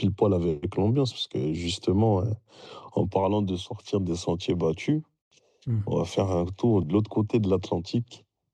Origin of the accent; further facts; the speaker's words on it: Montreal, Quebec, Canada; j'ai grandi à Montréal, ça fait plus de 30 ans que j'habite ici